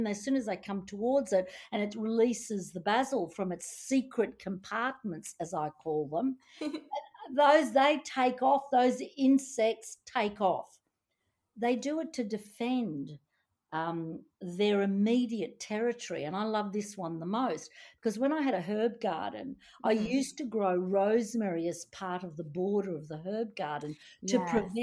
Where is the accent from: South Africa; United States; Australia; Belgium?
Australia; Sydney, New South Wales; I'm from Sydney, so I used to go down to the Blue Mountains